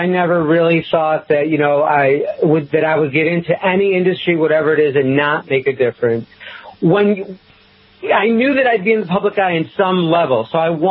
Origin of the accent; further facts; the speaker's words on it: Rochester, United States; I returned to my hometown of Rochester and cared for them.